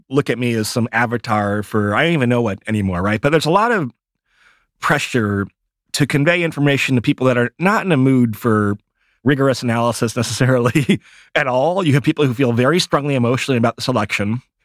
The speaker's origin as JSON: {"language": "English", "region": "Michigan", "country": "United States", "tie": "born or raised there", "said": "And I grew up in Michigan. People in Michigan are not that different than people from Wisconsin or Ohio"}